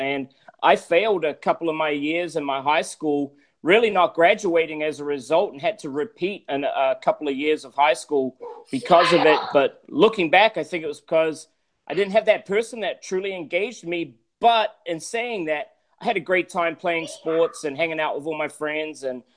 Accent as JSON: {"language": "English", "country": "New Zealand", "moved": "yes", "said": "Well, I'm originally from New Zealand. I'm a Kiwi."}